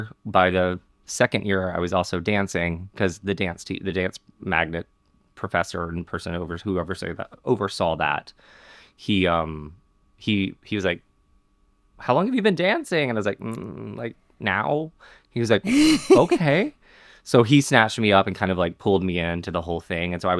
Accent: Montgomery, Alabama, United States; I grew up in Montgomery, Alabama, Alabama Shakespeare Festival is.

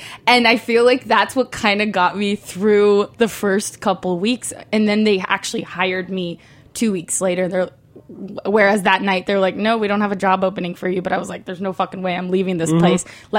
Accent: Mexico; I'm from Mexico.

